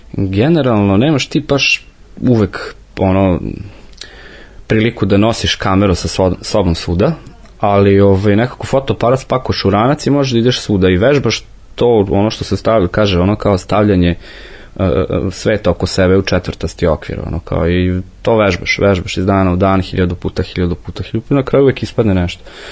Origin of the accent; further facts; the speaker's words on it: Novi Sad, Vojvodina, Serbia; Novi Sad, ja sam odrastao na Limanu